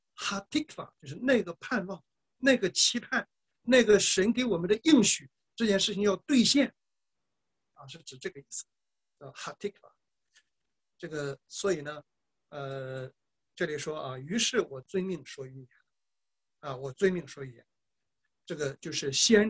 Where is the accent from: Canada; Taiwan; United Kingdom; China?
China; now in Australia; 我原来的时候从农村回城，城市人叫我乡下人，我从中国来澳洲